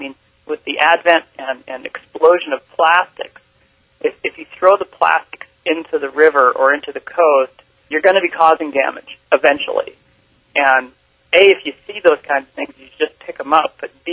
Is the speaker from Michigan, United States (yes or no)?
no; Solana Beach, California, United States; And in Solana Beach, my hometown, people are building their house upon the sand.